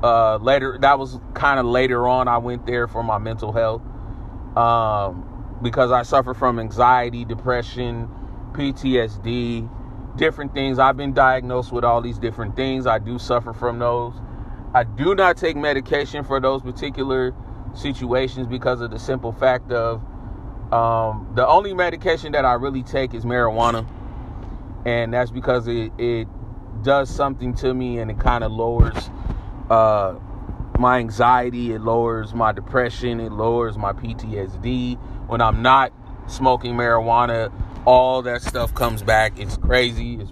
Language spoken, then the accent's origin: English; San Francisco, California, United States; I grew up in San Francisco, California during the 80s and the 90s, which was crazy times, crack epidemic, huge, and that rolled right over into the 90s